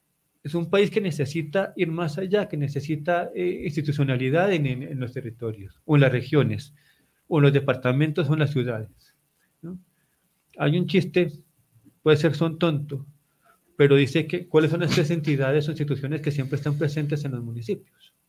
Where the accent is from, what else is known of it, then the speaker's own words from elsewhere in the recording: Colombia; el aporte que yo como colombiano, como ciudadano, puedo hacer.